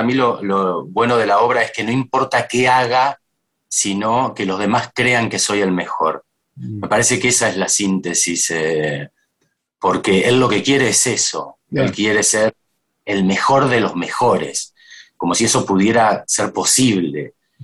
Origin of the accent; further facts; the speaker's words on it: Mar del Plata, Buenos Aires Province, Argentina; Yo soy de Mar del Plata y tuve un contacto, una relación muy estrecha con el cine de adolescente.